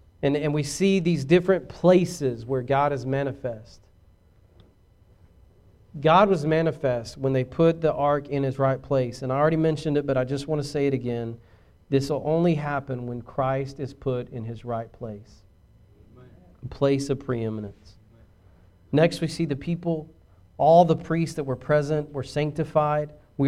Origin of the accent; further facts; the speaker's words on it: the South, United States; we have common values because we're from the South and just the way we are as people.